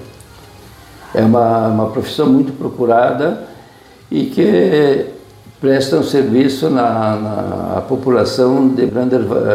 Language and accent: Portuguese; Alto Alegre, Rio Grande do Sul, Brazil; also born or lived in São Carlos; now in Campos Borges, Brazil; eu sou natural de Alto Alegre, saí para estudar e fiz a faculdade ali.